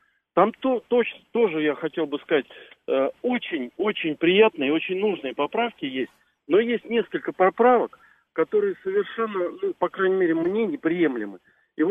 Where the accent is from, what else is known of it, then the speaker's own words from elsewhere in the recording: Moscow, Russia; Я из Москвы.